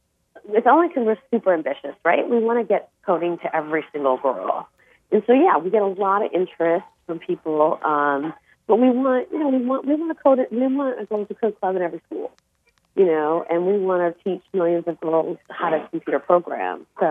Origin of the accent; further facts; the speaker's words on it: Chicago, Illinois, United States; born there; You know, I was born in Chicago, Illinois. You know, I have a special place in my heart for the Midwest.